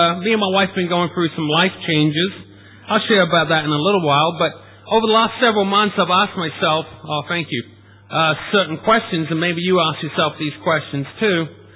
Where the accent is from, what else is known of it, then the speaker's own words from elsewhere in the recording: Norwich, East of England, United Kingdom; born there; moved away as an adult; also born or lived in London; Originally from, I was born in Norwich, England. I'm a Norfolk boy.